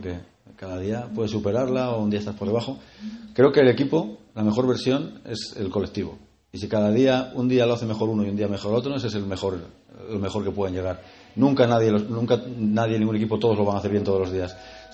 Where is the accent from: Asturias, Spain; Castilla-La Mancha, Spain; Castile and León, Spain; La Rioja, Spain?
Asturias, Spain; Oviedo; Además voy a mi tierra